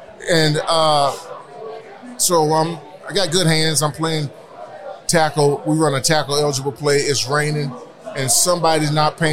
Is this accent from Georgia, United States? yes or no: yes; Georgia, United States; I'm from Georgia, and we ended up losing the ball game.